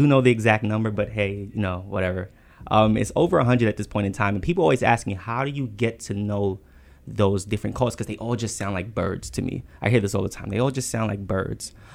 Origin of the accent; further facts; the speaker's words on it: Bronx, New York, United States; When I was growing up in the Bronx, I've always been infatuated with animals